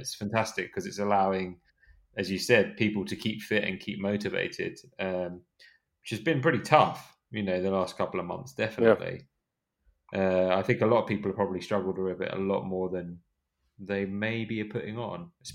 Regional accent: United Kingdom; hot in that time of year, especially for a Brit who's not used to the hot temperatures in February.

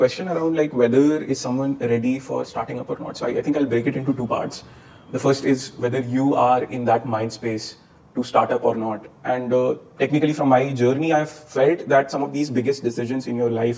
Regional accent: Patna, Bihar, India; I was born and brought up in Patna. My parents both were government officers.

